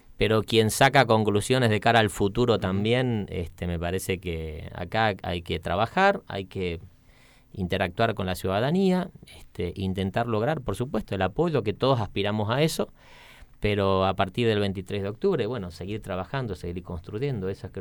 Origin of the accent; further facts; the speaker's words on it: Neuquén, Argentina; el gran potencial de los neuquinos somos los neuquinos. La solución a los problemas de Neuquén somos los neuquinos.